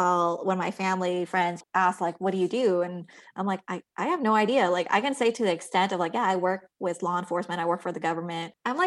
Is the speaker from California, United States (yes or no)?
no; Colorado, United States; So people know I am from Colorado.